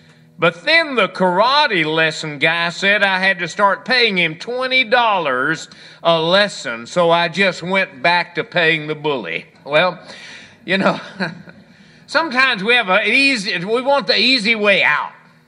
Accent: Hallsville, United States; when I was growing up in my hometown in Hallsville

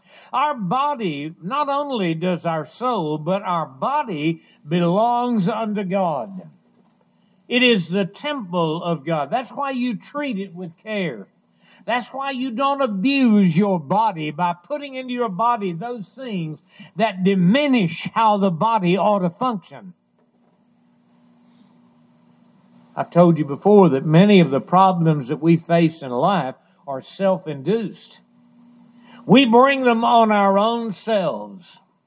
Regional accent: Hallsville, United States; we had a preacher in my hometown, Hallsville, when I was growing up.

